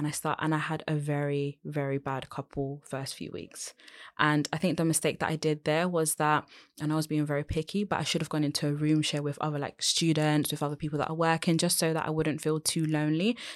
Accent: Colombia; or go to Latin America, to actually my home country, Colombia.

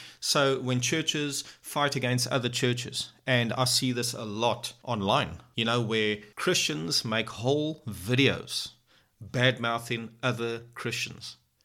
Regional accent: South Africa; And I'm a South African and I'm living in South Africa. And I've been here my whole entire life so far.

